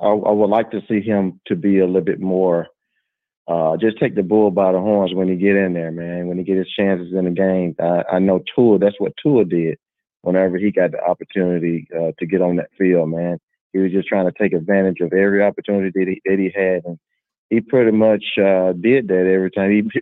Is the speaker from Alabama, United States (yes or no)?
yes; Alabama, United States; Kyle, what's up, man? … from Alabama, man.